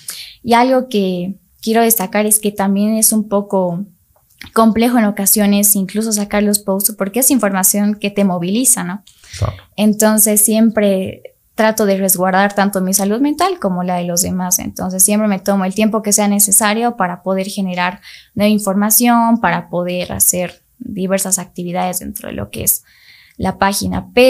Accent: Bolivia; soy de Bolivia

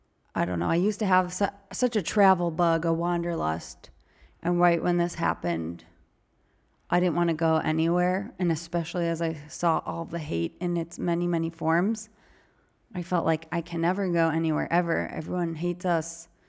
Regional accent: Israel; also born or lived in United States; I am Israeli. I'm American and I'm Israeli. I've lived here for 10 years. That's who I am.

